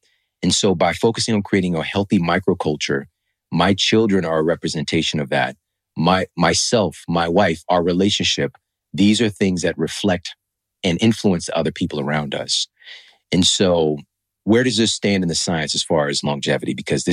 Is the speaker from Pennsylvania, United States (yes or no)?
no; St. Louis, Missouri, United States; I'm from St. Louis.